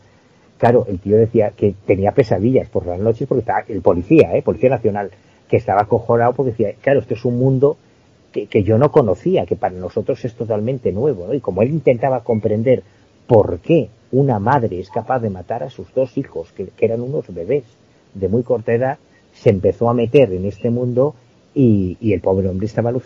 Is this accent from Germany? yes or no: no; A Coruña, Galicia, Spain; yo soy de La Coruña, vivo en La Coruña